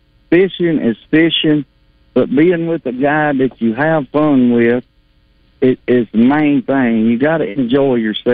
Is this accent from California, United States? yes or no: no; Searcy, Arkansas, United States; I'm from Searcy, and I take care of our Arkansas people.